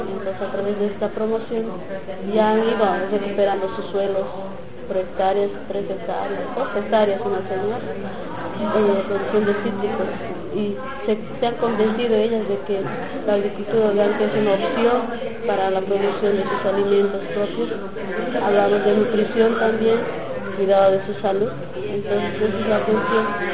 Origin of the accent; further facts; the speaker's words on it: Cochabamba, Bolivia; soy también boliviana del departamento de Cochabamba.